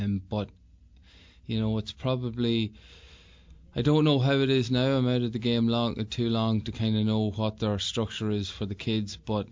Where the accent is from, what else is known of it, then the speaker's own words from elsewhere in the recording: Dundalk, County Louth, Ireland; I just didn't want to come home and play with my hometown. You do get judged a wee bit more when you're a local. But I went to Newry and had a good year there. And I came back to Dundalk the following year.